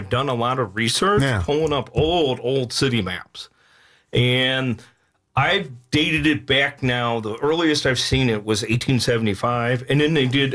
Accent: St. Louis, Missouri, United States; Missouri, St. Louis.

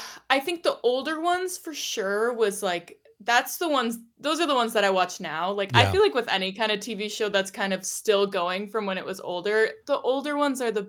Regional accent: Oconomowoc, Wisconsin, United States; So I am born and raised in Oconomowoc, Wisconsin. Grew up here my whole life.

